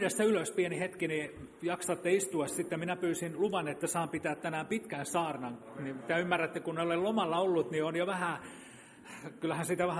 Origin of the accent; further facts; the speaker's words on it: Kauhajoki, South Ostrobothnia, Finland; mä oon Kauhajoelta kotoisin, niin sieltä jollain bussiyhteyksillä tulin tänne